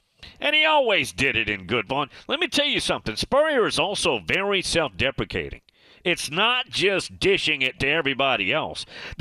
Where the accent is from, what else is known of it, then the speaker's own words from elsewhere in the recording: Kingsport, Tennessee, United States; I'm born and raised in Kingsport.